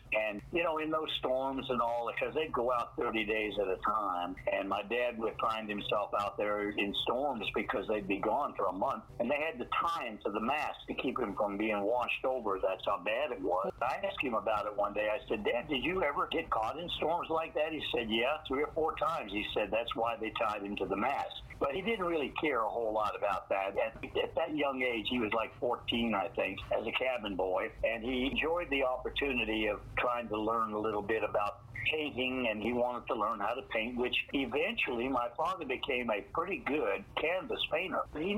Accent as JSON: {"language": "English", "town": "Halifax", "region": "Nova Scotia", "country": "Canada", "tie": "born there", "said": "I was born in Halifax, actually in the charity ward of the Salvation Army Hospital there in Halifax in 1936."}